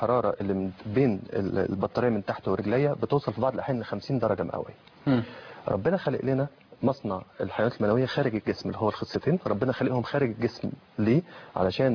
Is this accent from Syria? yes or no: no; Egypt; عندنا في مصر